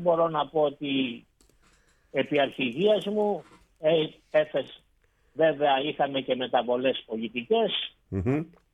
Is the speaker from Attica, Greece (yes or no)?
no; Kilkis, Central Macedonia, Greece; Εγώ είμαι από ένα χωριό που δεν έχει σχέση με τη θάλασσα. Είμαι από το Κιλκής στην ουσία.